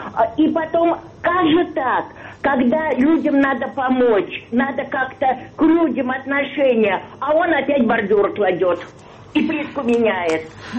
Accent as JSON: {"language": "Russian", "region": "Moscow", "country": "Russia", "tie": "born there", "said": "я родилась в Москве, в Плотниковом переулке, на Арбате."}